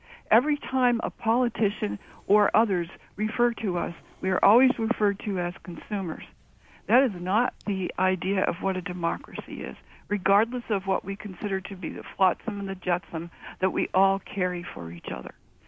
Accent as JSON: {"language": "English", "region": "Maine", "country": "United States", "tie": "born or raised there", "said": "I'm 60 years old. I was brought up in Washington County."}